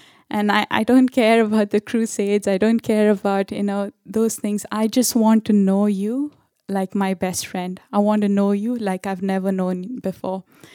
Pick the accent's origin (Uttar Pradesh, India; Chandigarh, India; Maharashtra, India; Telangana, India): Maharashtra, India; growing up in India, if you grow up in any state and go to a school in India, you have to learn English, you have to learn Hindi, which is the national language, and you have to learn the state language. In my case, it was Marathi.